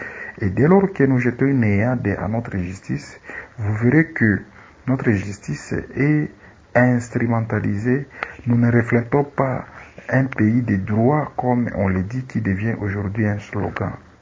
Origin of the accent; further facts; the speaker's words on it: DR Congo; qui ont été commis ici chez nous en République démocratique du Congo.